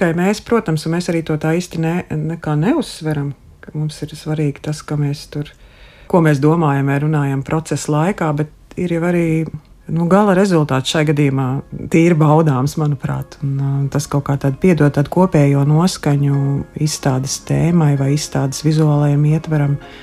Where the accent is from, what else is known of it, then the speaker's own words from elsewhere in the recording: Kuldīga, Kuldīga Municipality, Latvia; tas ir no netālu no Kuldīgas, no, es nāku no Kuldīgas.